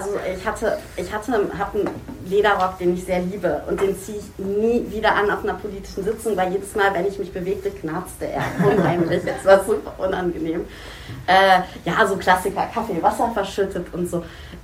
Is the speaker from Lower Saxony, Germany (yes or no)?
yes; Lower Saxony, Germany; born there; Ich bin 37 Jahre alt, ich bin geboren in der Wesermarsch, ich wohne auch seit einer langen Weile wieder in der Wesermarsch.